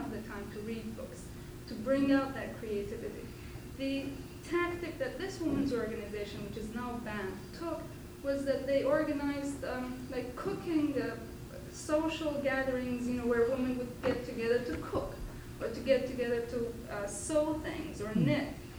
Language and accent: English; Iran; English is a second language; I'm from Iran, and I guess most people know that Iranian women are, under this government, are really oppressed.